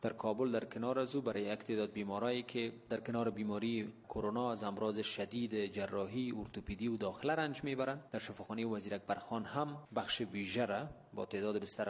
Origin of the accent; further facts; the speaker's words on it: Afghanistan; که ما به عنوان یک افغان از اونها تشکر میکنم